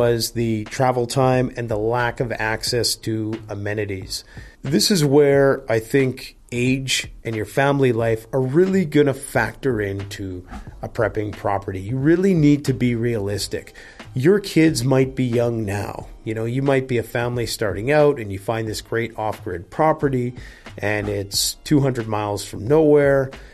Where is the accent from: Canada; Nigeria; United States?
Canada; And for myself, being … you can basically double or triple that.